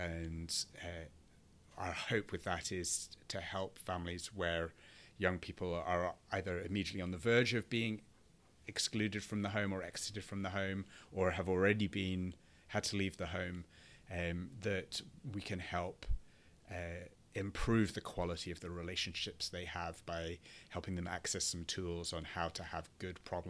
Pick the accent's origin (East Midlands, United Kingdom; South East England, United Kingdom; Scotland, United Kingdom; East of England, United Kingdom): Scotland, United Kingdom; Aberdeen; born there; also born or lived in London / North Yorkshire / Edinburgh; I was born in Aberdeen, but then lived in London and North Yorkshire for a number of years, and then went to university in 99 in Edinburgh, in Scotland, and then lived in Edinburgh until 21.